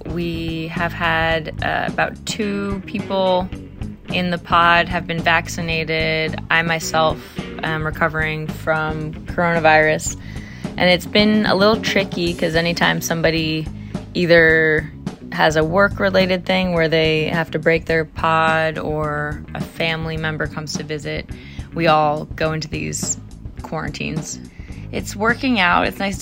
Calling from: California, United States; I'm calling from the East Bay.

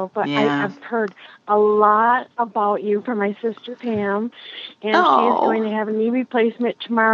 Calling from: Swartz Creek, Michigan, United States; I'm calling from Swartz Creek, Michigan.

